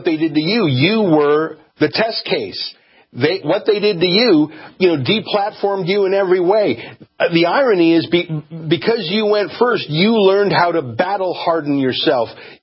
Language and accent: English; Canada; As a Canadian, I want to defer to you and my other American friends.